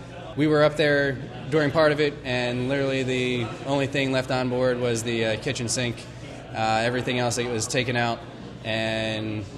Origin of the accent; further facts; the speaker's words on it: Philadelphia, Pennsylvania, United States; I'm originally from Philadelphia.